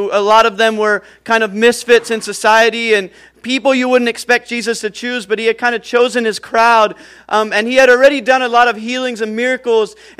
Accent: Pennsylvania, United States; I grew up in Pennsylvania, and I didn't have it all together. I come from, you know, kind of a hard background.

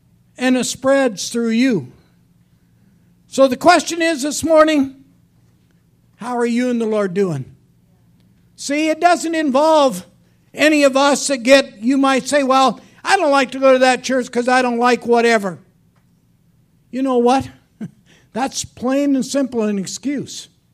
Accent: Buffalo, South Dakota, United States; We grew up on the west side. We grew up in Buffalo, South Dakota, over at Rapid City.

